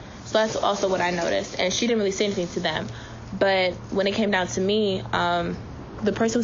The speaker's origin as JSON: {"language": "English", "town": "Cleveland", "region": "Ohio", "country": "United States", "tie": "born there", "said": "So I was born here in Cleveland."}